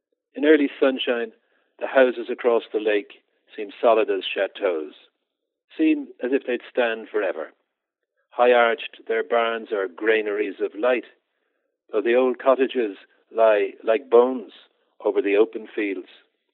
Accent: Dublin, Leinster, Ireland; Then my native city has changed a great deal. When I grew up in Dublin, even when I was a student there in the 60s

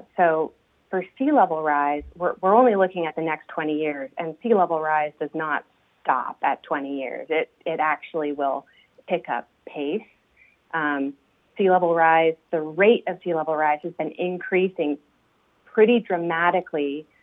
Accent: Alaska, United States; So I'm from South Central Alaska, which is not having the same sea level rise issues as your coastline is.

